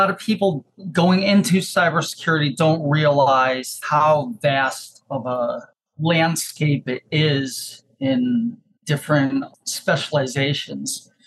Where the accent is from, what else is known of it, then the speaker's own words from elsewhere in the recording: Windsor, Connecticut, United States; I grew up in New England in Windsor, Connecticut.